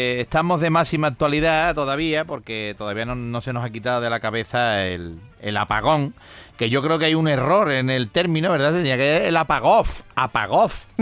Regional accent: Bilbao, Basque Country, Spain; ¿Qué papel voy a tener si soy de Bilbao, la hostia?

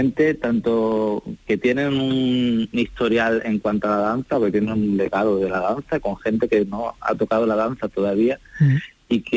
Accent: Andalusia, Spain; now in Barcelona, Spain; yo vivo en Barcelona y nosotros somos andaluces.

